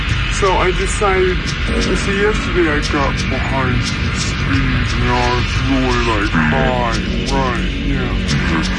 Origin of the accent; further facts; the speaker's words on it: Midwest, United States; And, you know, I believe him because I'm from the Midwest and my mom brought me up to believe what people tell me, man